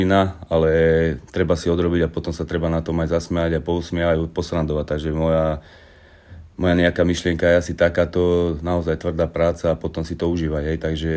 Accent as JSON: {"language": "Slovak", "town": "Handlová", "region": "Trenčín Region", "country": "Slovakia", "tie": "born or raised there", "said": "Tak začínal som ako malý chlapec v Handlovej."}